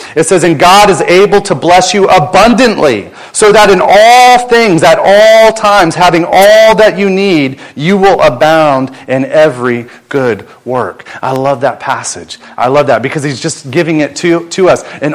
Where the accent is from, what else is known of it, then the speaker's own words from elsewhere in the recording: United States; You know, as an American, we put a stick of butter in there.